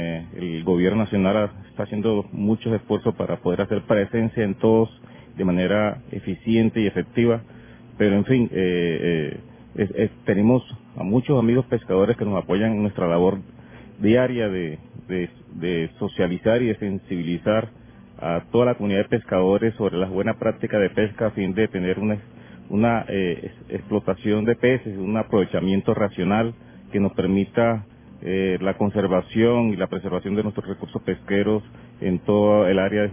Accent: Santa Marta, Magdalena, Colombia; Yo soy de Santa Marta, por ende mi pescado era el pargo rojo, pero desde que llegué a esta zona lo cambié por el bocachico.

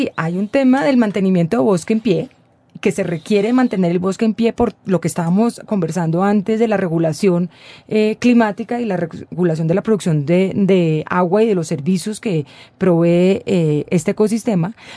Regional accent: Colombia; en un rincón que más o menos uno como colombiano, que ni siquiera sabe qué es un azaí

